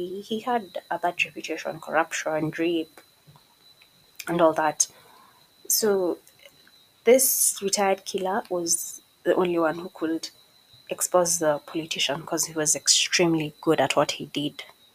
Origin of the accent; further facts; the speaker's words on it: Kenya; as a Kenyan, I can totally relate